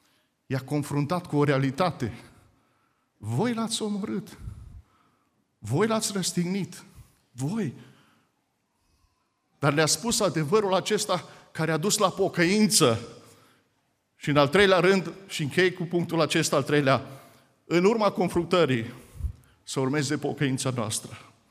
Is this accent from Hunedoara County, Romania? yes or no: yes; Hunedoara, Hunedoara County, Romania; eu crescând în Hunedoara